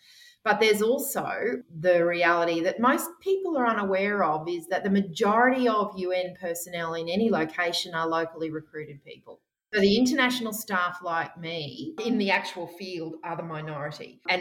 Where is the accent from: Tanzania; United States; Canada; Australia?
Australia; which working as an Australian GP had really not prepared me for.